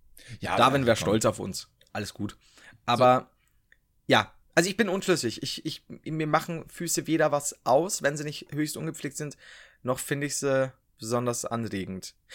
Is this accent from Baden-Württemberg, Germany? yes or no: no; Bavaria, Germany; ich komme aus Bayern, ich kenn's ja nicht anders.